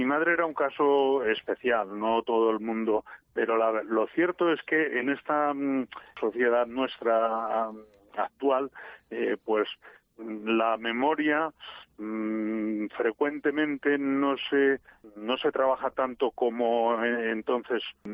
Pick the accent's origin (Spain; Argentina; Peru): Spain; Robledo; otro pueblo diferente del mío, yo soy de Robledo.